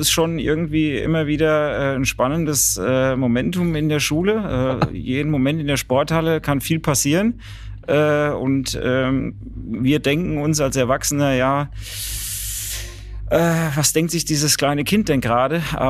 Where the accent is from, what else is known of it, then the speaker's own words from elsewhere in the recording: Wölfersheim, Hesse, Germany; now in Münzenberg, Germany; Ich bin in Friedberg geboren, aufgewachsen in Wölversheim und wohnhaft jetzt in Münzenberg.